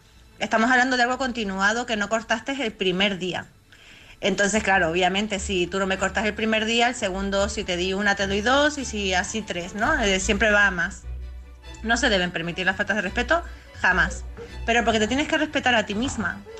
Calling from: Las Palmas de Gran Canaria, Canary Islands, Spain; de Gran Canaria, vuestra corresponsal experta en salud mental, emocional y energética

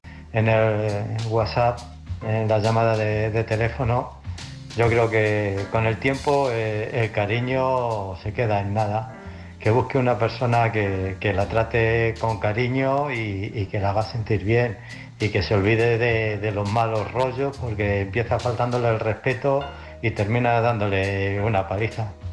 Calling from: Illescas, Castilla-La Mancha, Spain; de Illescas y esta noche mi audio va a ser bastante más corto.

